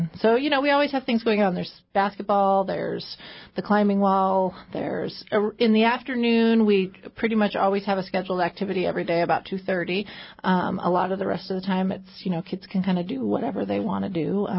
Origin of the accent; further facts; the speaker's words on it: Gustavus, Alaska, United States; I grew up in Gustavus, so that was the only camp that I went to.